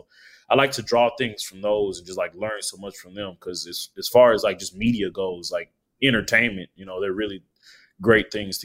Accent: Texas, United States; You know, I'm from Texas, so I love the Von Erichs, love the Funks, love Stan Hansen.

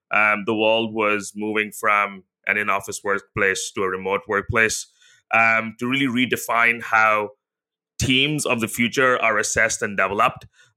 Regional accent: India; now in Singapore; I live in Singapore with my wife, where we both grew up in Asia. So I grew up in India.

